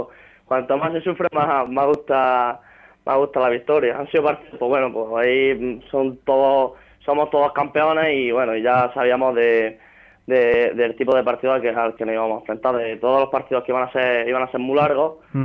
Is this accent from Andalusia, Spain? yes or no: yes; Andalusia, Spain; Pues bueno, yo empecé aquí de chiquitito en mi pueblo, en el Huerca, y ya en infantil se fijó